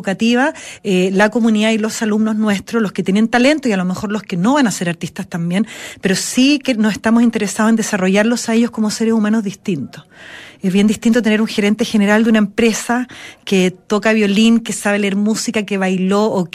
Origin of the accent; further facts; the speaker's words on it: Santiago, Santiago Metropolitan Region, Chile; porque efectivamente yo soy santiaguina